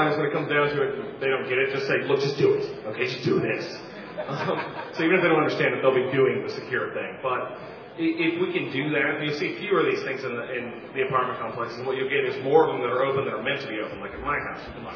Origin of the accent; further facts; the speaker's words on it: Canada; Okay, well, I'm from Canada, so... woohoo!